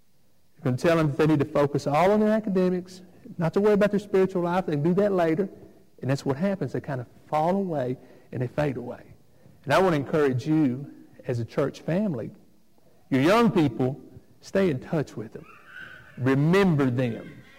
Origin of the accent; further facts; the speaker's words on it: Florence, Alabama, United States; When I was growing up in Florence, Alabama, we would go pick up my great-grandmother every Sunday morning and take her to church with us.